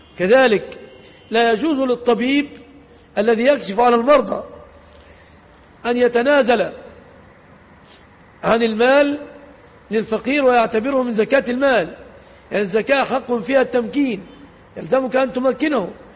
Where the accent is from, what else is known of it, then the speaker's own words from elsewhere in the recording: Egypt; في عرفنا كمصريين